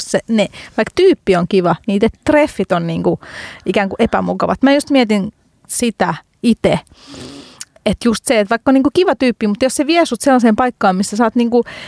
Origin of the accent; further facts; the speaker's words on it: Hungary; Finnish is a second language; now in Finland; katolisissa maissa Unkarissa, mistä mäkin olen kotoisin